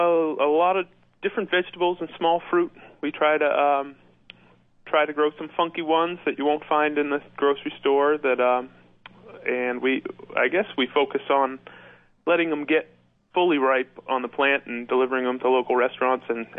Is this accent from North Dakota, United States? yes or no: no; Sharon, Massachusetts, United States; I'm a farmer from Sharon, Massachusetts. My brother and I farm here